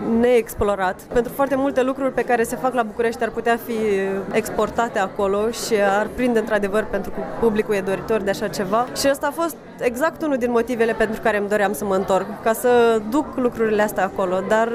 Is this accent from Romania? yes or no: no; Bălți, Moldova; Nu sunt din Chișinău, sunt din Bălți.